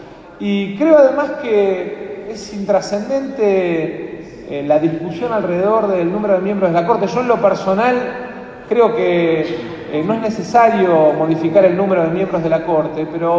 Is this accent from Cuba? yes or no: no; Argentina; Para nosotros tiene que ser de una enorme tranquilidad como argentinos